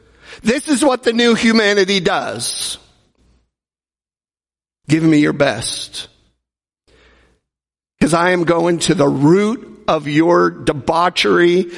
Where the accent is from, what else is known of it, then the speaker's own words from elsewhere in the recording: Cleveland, Ohio, United States; born there; Did I have a choice that I was born in Cleveland, Ohio, baby? The Browns.